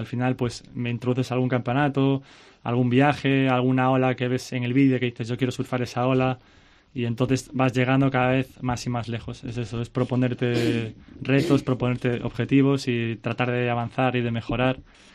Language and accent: Spanish; A Coruña, Galicia, Spain; yo nací en Coruña, vivía enfrente a la playa